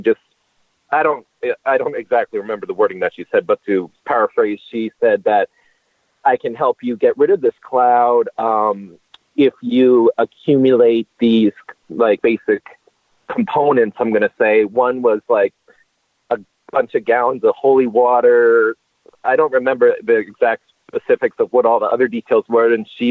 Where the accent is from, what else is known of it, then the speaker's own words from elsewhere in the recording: Pennsylvania, United States; now in Minneapolis, United States; And to this day, I'm from Pennsylvania, so I live now here in Minneapolis.